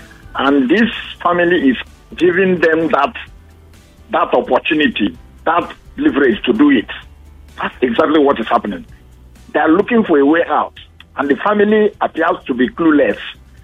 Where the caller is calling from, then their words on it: Baghdad, Baghdad Governorate, Iraq; I'm calling from Baghdad.